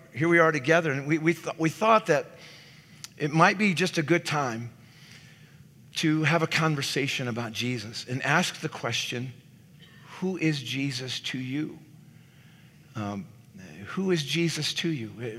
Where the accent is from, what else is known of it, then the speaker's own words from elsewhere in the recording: Sunland, California, United States; I grew up in Southern California, in, to be specific, Sunland, California, the motherland.